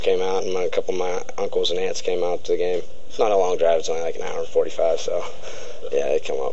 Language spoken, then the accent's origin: English; Pittsburgh, Pennsylvania, United States; I mean, I grew up in Pittsburgh, you know, my first game to play against the Cleveland Browns in Cleveland